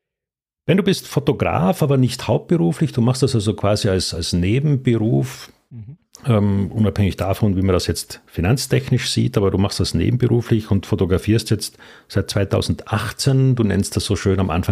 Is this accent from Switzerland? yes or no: no; Austria; Alpenglühen würde man bei uns in Österreich sagen.